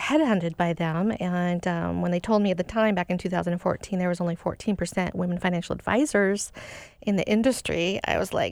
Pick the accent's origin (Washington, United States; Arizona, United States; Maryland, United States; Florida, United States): Washington, United States; Seattle; So for me, I grew up in Seattle and went to Blanchette when it was not Bishop Blanchette, so a long time ago. Shoreline Community College, just a local girl, grew up around Green Lake.